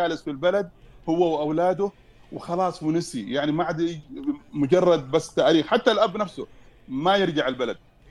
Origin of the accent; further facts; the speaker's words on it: Yemen; now in Saudi Arabia; أصبحت أحس نفسي أنا سعودي مثلا مش يمني